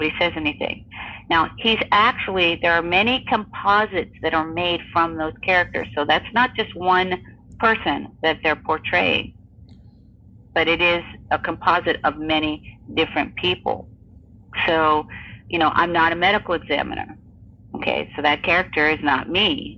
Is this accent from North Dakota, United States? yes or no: no; Hollywood, Florida, United States; born there; All right, so I was born in Hollywood, Florida, which is considered South, the South.